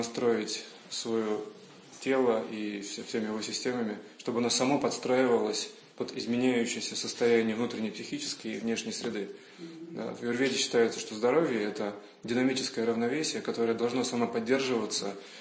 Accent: Riga, Latvia; я юридический терапевт из Риги.

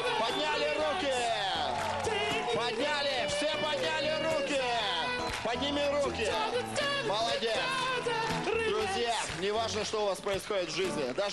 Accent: Bobrov, Voronezh Oblast, Russia; Я вырос в гангстерских районах Боброва. Короче, я просто вырос в Боброве.

